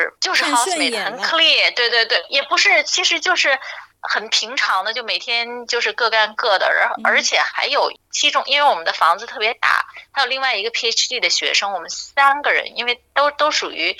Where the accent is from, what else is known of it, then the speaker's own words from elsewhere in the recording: China; now in Australia; 我来自中国，我的家人又都在中国